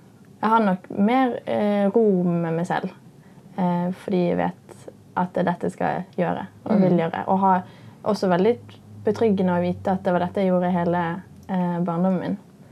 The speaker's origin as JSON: {"language": "Norwegian", "region": "Oslo", "country": "Norway", "lives_now": "New York, United States", "said": "Som jeg har bodd på veldig mye hjemme I Oslo."}